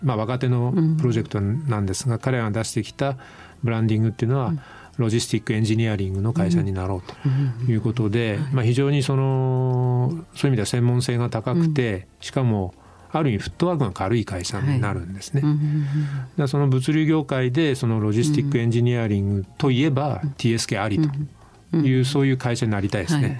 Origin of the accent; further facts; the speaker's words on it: Toyama, Japan; 僕が富山出身だから、まあ、家業が富山だったからだけなんですけども